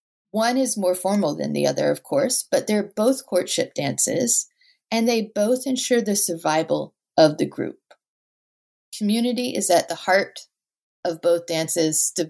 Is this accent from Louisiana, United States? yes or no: yes; New Orleans, Louisiana, United States; because I'm from New Orleans and I've read a lot about New Orleans history